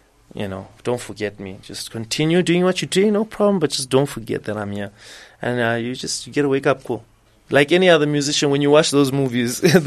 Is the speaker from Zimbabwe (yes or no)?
yes; Zimbabwe; also born or lived in Malawi; We were born in Malawi, but we were raised in Zimbabwe.